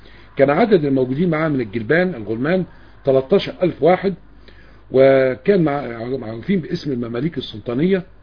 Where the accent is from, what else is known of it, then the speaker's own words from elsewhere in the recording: Egypt; الى بلدنا مصر